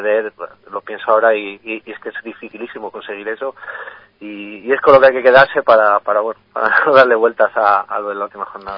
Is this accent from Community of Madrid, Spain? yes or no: no; Salamanca, Castile and León, Spain; yo que soy de Salamanca, mucha gente te comenta